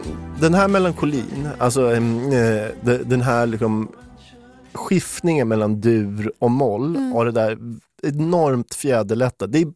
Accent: Stockholm, Stockholm County, Sweden; Jag är från Stockholm.

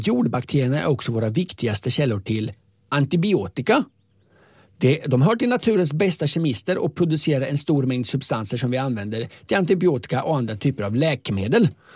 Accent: Linköping, Östergötland, Sweden; Jag är ju från Linköpings kommun.

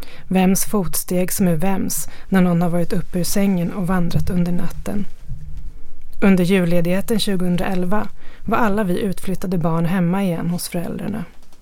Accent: Stockholm, Stockholm County, Sweden; also born or lived in Gothenburg; På den tiden bodde jag i Göteborg och var hemma i Stockholm över jul hos mina föräldrar i mitt gamla barndomshem.

